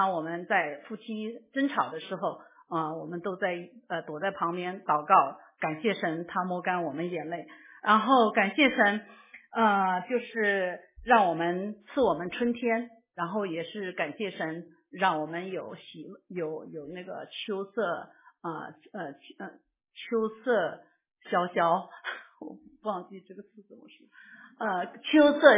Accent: China; 我说是啊，我们中国人有很多基督徒。

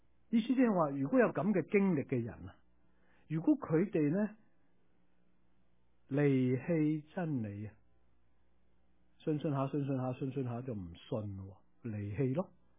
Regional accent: China

